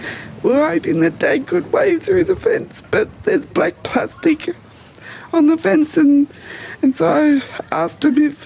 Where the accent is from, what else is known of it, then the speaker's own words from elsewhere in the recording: Melbourne, Victoria, Australia; I'm from Melbourne